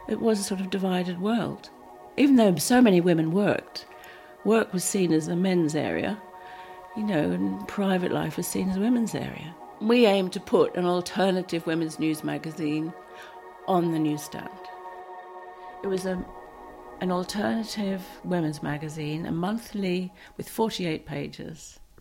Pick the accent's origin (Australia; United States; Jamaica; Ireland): Australia; Sydney, New South Wales; now in United Kingdom; I was born in Sydney back in 1944. It's a very different place from what it is today. I grew up in a very conformist era